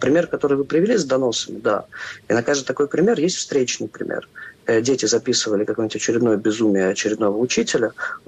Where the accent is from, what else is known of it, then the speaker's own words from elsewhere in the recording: Penza, Penza Oblast, Russia; Мне довольно близкий, поскольку я родом из Пензы.